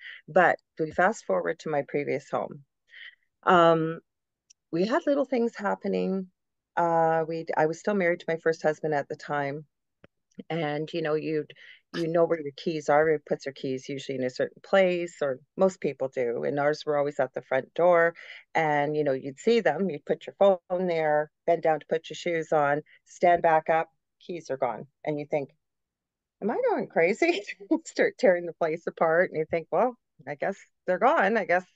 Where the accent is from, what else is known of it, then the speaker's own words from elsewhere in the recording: Canada; I am a Canadian psychic medium.